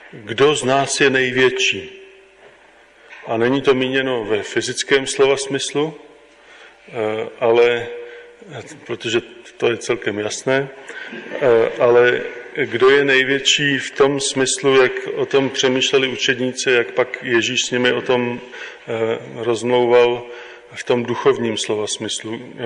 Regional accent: Ústí nad Labem, Ústí nad Labem Region, Czechia; Já pocházím původně z Ústí nad Labem, ale teď žijeme ve východních Čechách.

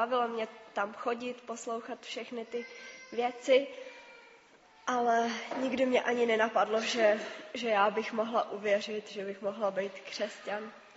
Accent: Písek, South Bohemian Region, Czechia; jsem z Písku.

